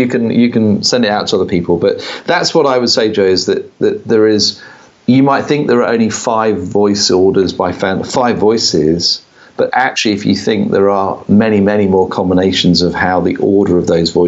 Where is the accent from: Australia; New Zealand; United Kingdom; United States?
United Kingdom; And as a Brit, it's hard sometimes to boast in your own achievements.